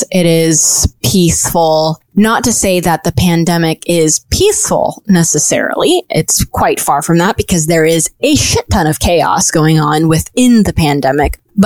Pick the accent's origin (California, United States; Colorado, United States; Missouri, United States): Colorado, United States; Boulder; now in New York, United States; I come from Boulder, which is really, like, easy place to live.